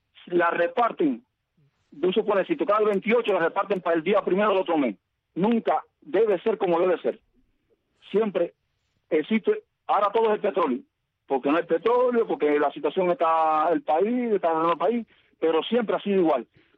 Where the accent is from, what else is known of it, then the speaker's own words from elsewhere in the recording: Cuba; soy cubano y soy del pueblo de Cuba.